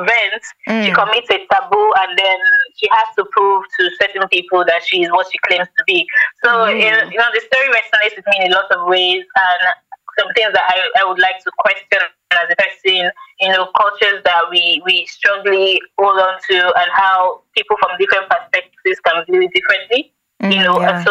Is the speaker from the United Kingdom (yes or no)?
no; Nigeria; it's not just about my primary position as a Nigerian filmmaker, but how much more impact I have across the world.